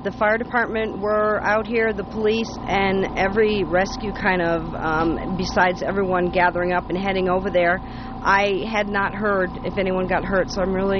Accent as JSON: {"language": "English", "town": "Middletown", "region": "Ohio", "country": "United States", "said": "Middletown, Ohio."}